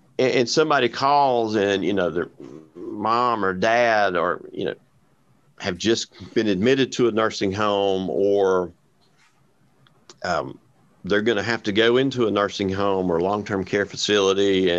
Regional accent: Rome, Georgia, United States; I grew up in Rome, went to model high school.

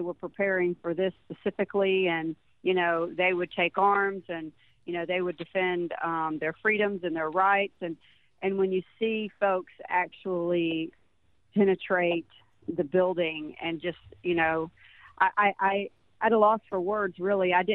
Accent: United States; As an American, just in general, it's heartbreaking to see this happen.

